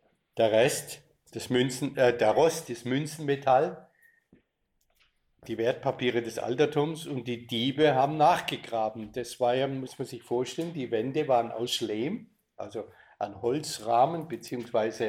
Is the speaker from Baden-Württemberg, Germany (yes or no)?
yes; Baden-Württemberg, Germany; nicht weit weg von meinem Heimatort, in der Nähe von Heidelberg in Deutschland.